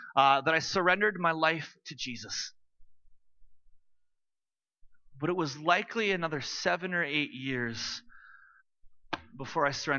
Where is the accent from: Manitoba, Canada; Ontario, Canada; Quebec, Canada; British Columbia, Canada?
British Columbia, Canada; Vancouver; I grew up in Vancouver. I grew up in a two-income family. We weren't rich by Vancouver standards, but we were comfortable.